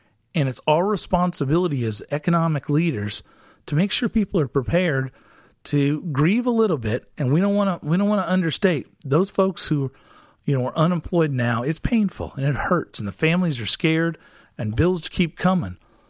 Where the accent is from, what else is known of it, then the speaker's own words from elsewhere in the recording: Missouri, United States; also born or lived in Corpus Christi; now in Kalamazoo, United States; I'm not from Michigan. I grew up in the Missouri Ozarks, and before I got here, I was living on the Gulf of Mexico in Corpus Christi.